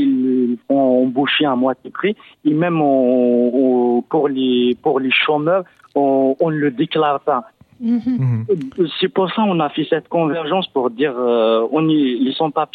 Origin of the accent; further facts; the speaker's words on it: Algeria; now in France; Je suis algérienne, j'ai 26 ans et je suis en France depuis 3 ans.